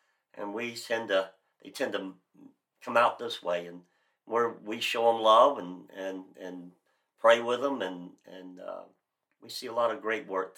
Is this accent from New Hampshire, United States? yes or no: no; Florida, United States; now in Anoka, United States; as everybody can hear by my voice, I'm really from Florida. But we moved up here in 2008. We came to Anoka in 2016, in November of 2016.